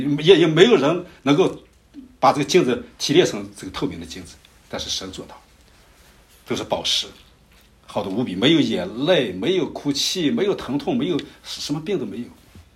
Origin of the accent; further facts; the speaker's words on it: China; 我相信大部分人，特别我们中国人，相信有灵魂